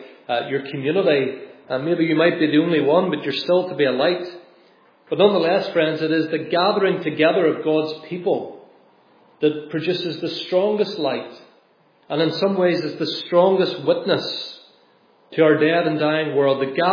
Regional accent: Limavady, Northern Ireland, United Kingdom; My hometown is Limavady, a little town in the northwest of Ireland. It's not particularly impressive, but home's home.

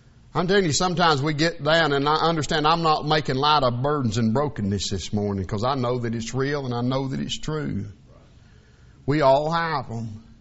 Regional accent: Georgia, United States; born there; It's not because that I'm a preacher, or not because I was born in North Georgia, or not because I'm a United States citizen and born live in the greatest country in the world.

